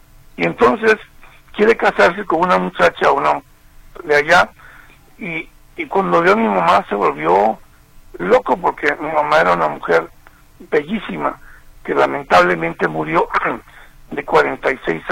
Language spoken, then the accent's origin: Spanish; Córdoba, Veracruz, Mexico; born there; yo nací en Córdoba, Veracruz.